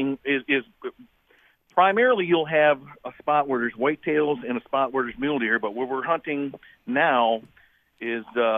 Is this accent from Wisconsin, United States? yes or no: yes; Shawano, Wisconsin, United States; now in Upper Peninsula of Michigan, United States; I grew up in Shawano. I am a Wisconsin boy.